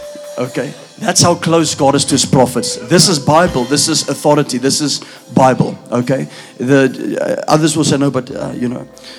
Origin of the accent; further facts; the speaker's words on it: London, United Kingdom; We come from London.